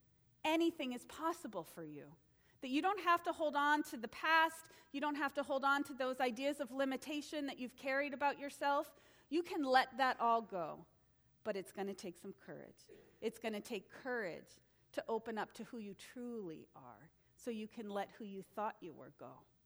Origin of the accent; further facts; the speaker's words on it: Boston, Massachusetts, United States; born there; Don't hate me. I can't help it. I was born in Boston.